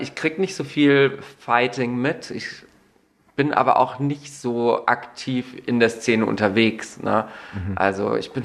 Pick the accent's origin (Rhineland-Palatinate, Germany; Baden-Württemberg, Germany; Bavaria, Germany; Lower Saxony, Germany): Baden-Württemberg, Germany; Karlsruhe; moved away; Ich komme ja eigentlich aus Karlsruhe